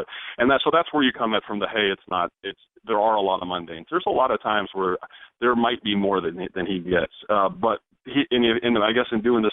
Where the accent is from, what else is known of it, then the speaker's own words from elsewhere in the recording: Iowa, United States; I come from Iowa, so a ton of my friends are Vikings fans